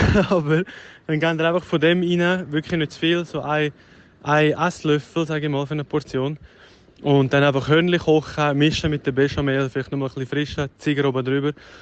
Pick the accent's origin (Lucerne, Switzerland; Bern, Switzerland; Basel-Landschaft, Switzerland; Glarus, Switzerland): Glarus, Switzerland; ich bin gerade im Glarner Land in meiner Heimat.